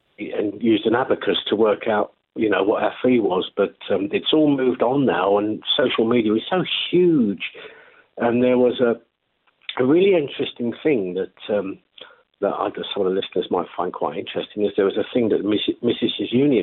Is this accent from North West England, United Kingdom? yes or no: no; London, United Kingdom; accent: London; And with my London accent, I used to keep a low profile in Glasgow at the time.